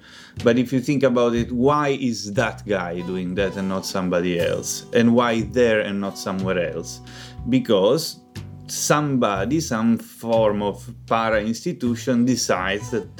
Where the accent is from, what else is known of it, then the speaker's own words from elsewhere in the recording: Palermo, Sicily, Italy; I'm from Palermo, which is the biggest city in Sicily. I'm not from the city center, I'm from we call it Borgata Marinara, which is a neighbor that is near the beach